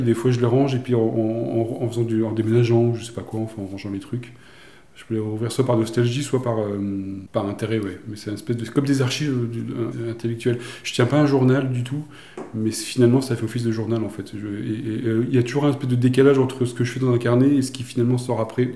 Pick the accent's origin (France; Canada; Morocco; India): France; Grenoble, Auvergne-Rhône-Alpes; Je suis de Grenoble, j'ai grandi là-bas